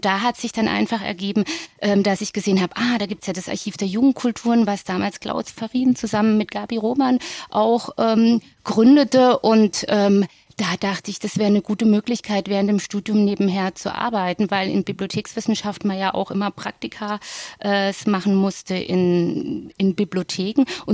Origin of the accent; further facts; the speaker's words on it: Baden-Württemberg, Germany; Ich komme ja aus der Nähe von Freiburg